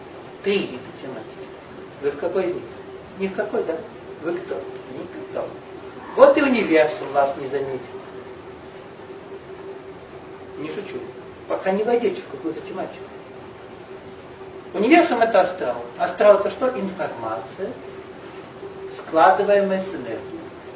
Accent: Moscow Oblast, Russia; Я не из Новосибирска. Когда вы сказали: на башне продают, у нас в Подмосковье башен нет, у нас деревня.

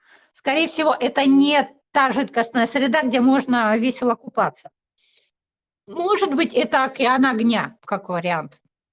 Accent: Gelendzhik, Krasnodar Krai, Russia; я росла в Геленджике, и там, в общем, все это было.

